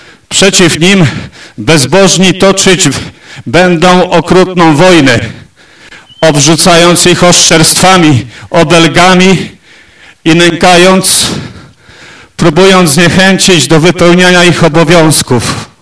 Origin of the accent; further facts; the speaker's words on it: Nowe Miasto Lubawskie, Warmian-Masurian Voivodeship, Poland; Sam pochodzę z sanktuarium, o którym nie słyszeliście. Miasteczko Nowe Miasto Lubawskie, a jest tam czczona od kilkuset lat Matka Boża Łąkowska.